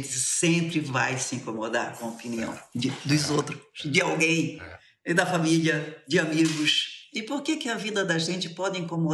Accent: Pernambuco, Brazil; accent: Pernambuco; Aí eu voltei às minhas origens, aí fiquei... Foi uma delícia retornar às minhas origens, poder falar como... Meu jeito de falar, com o meu jeito, com o jeito da minha terra, do meu povo.

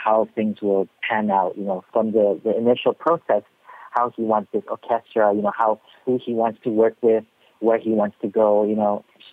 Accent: Malaysia; we can now market ourselves as a Malaysian

